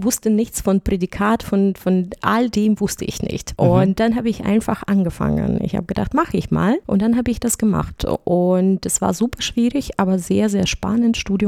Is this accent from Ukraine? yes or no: yes; Eastern Ukraine, Ukraine; Ich komme ganz aus dem Osten der Ukraine, wo es langweilig war und nicht so schön